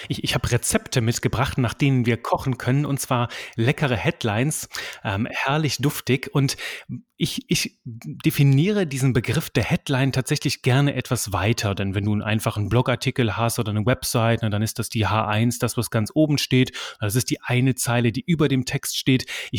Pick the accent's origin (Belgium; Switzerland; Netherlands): Belgium; Eastern Belgium; bin kein Russe, bin Belgier, komme aus einem kleinen 250-Einwohner-Dorf im Osten von Belgien